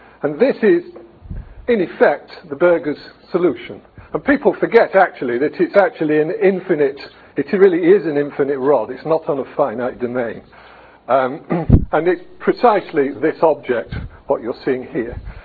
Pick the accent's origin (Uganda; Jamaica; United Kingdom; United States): United Kingdom; Z, I'm British, so I say Z, but I occasionally switch to Z when I'm in America.